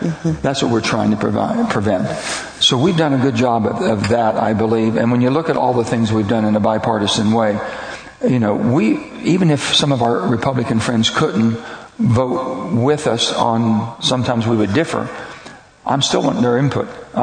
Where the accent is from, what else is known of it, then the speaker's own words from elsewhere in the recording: West Virginia, United States; The filibuster, I come from West Virginia, which is Bob Byrd territory.